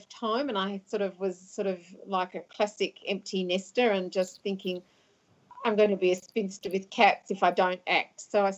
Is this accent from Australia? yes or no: yes; Australia; being Australian, I speak very little of anything.